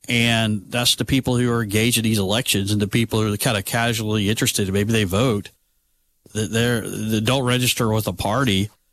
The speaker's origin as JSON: {"language": "English", "country": "United States", "tie": "born or raised there", "said": "But even, like, I grew up in a house. I grew up in Shelby County. My parents didn't care about the primaries."}